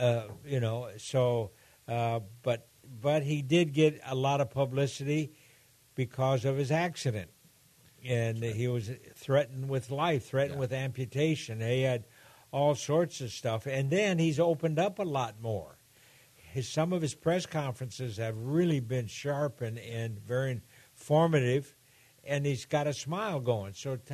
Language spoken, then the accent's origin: English; Argentina; growing up in Argentina